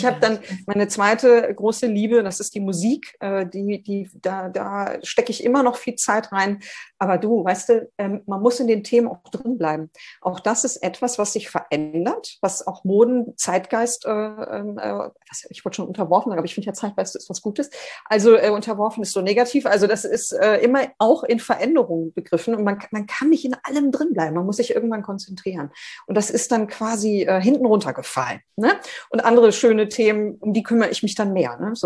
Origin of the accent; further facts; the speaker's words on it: North Rhine-Westphalia, Germany; Ich komme ja aus dem Ruhrgebiet und da war das damals noch so.